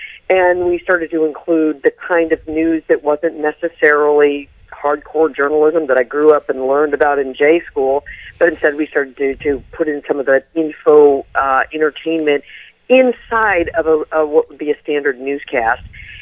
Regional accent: St. Louis, Missouri, United States; I'm originally from the Midwest, from St. Louis, and my husband and I met at the University of Missouri, where I got a journalism degree a few years ago.

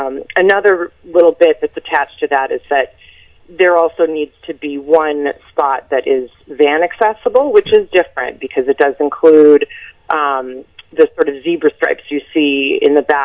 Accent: Newburyport, Massachusetts, United States; I am 38 years old. I was raised here in Newburyport, one of 8 siblings, so I'm from a big family.

